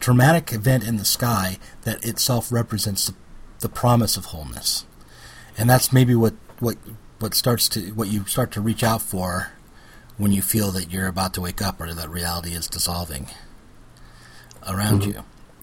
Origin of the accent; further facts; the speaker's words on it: United States; you know, I'm an American and the idea of being whole and being successful in my career